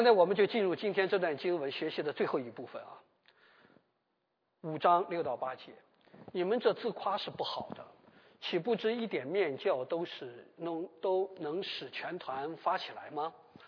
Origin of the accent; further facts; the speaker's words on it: Shandong, China; 我们山东人管那个东西叫引子